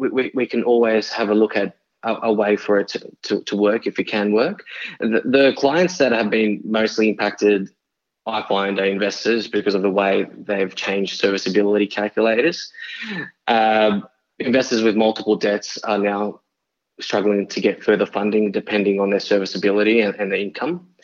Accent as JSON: {"language": "English", "town": "Sydney", "region": "New South Wales", "country": "Australia", "tie": "born or raised there", "said": "So I grew up in the inner west of Sydney. I've got two older sisters, they're twins."}